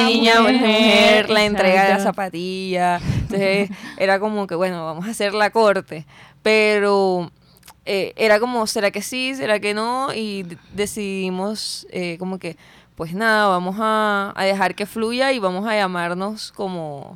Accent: Barranquilla, Atlántico, Colombia; Por lo menos de nosotras que somos acá de Barranquilla.

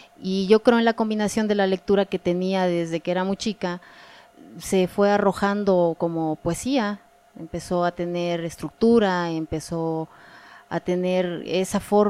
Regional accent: Mexico City, Mexico; born there; nací accidentalmente en la Ciudad de México, pero toda mi familia es comiteca, en el año de 1978, soy acuario, sí, ya tengo 40 años.

